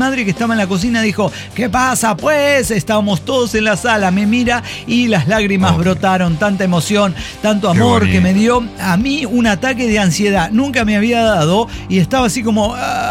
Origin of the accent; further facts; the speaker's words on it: León, Guanajuato, Mexico; a mi tierra. Estoy en León, Guanajuato.